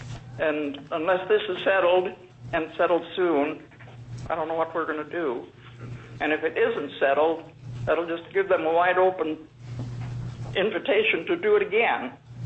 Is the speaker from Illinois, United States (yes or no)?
no; Cordova, Alaska, United States; I was born and raised in the Cordova, Prince William Sound area.